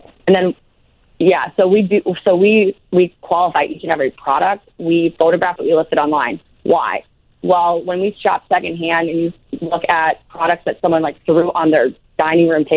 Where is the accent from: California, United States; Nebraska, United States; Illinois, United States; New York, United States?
Illinois, United States; Chicago; So I'm actually from Chicago. I'm from the Chicagoland area.